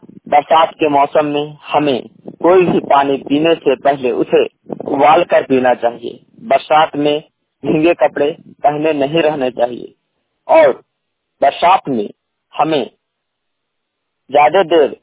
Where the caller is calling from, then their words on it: Barkagaon, Jharkhand, India; बरकागा हजारीबाग जिला से बोल रहे हैं।